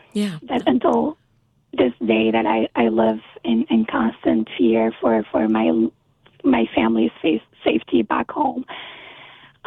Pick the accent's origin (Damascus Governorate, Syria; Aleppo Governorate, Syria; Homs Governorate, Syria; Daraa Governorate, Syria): Damascus Governorate, Syria; Damascus; English is a second language; I'm from Syria. I went to law school in Damascus, my hometown, and I practiced law in my home city of Damascus for several years